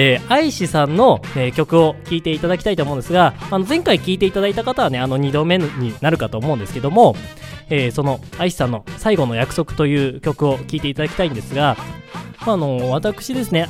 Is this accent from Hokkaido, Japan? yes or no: yes; Hokkaido, Japan; 私北海道出身